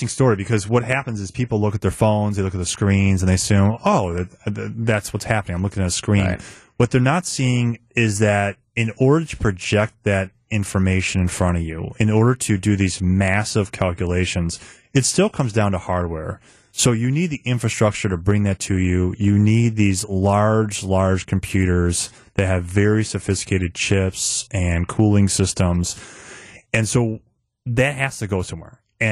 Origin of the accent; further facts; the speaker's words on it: Chicago, Illinois, United States; I grew up in Southside Chicago.